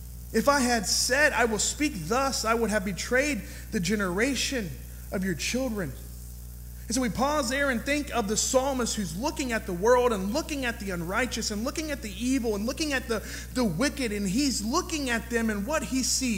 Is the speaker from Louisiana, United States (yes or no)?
no; Georgia, United States; This is a psalm of, I say Asaph because I'm from Georgia. That might not be the way you pronounce it.